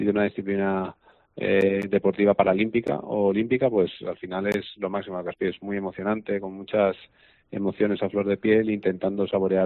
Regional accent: Salamanca, Castile and León, Spain; now in Mallorca, Spain; me cuesta a veces recordar que soy de Salamanca, a veces me cuesta recordar que estoy en Mallorca y me siento a veces un poco falto de tierra

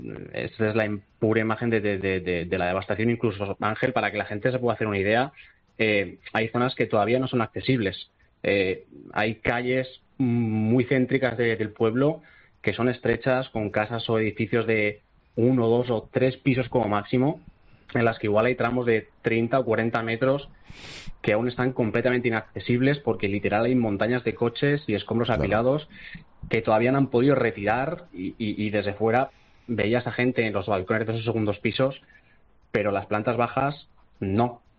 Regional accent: Valencia, Valencian Community, Spain; la gente que somos del centro de Valencia hemos estado en una burbuja.

